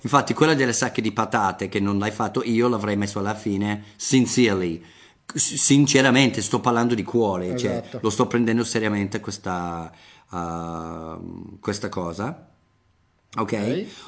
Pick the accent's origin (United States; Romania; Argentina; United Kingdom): United Kingdom; England; Italian is a second language; Io sono del Nord Inghilterra, per quello mi è venuto spontaneo